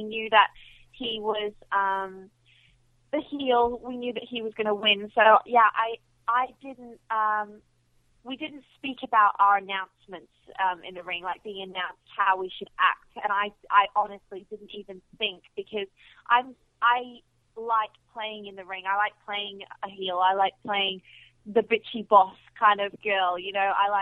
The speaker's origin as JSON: {"language": "English", "country": "Australia", "said": "I think it could have to do with the fact that I'm from Australia."}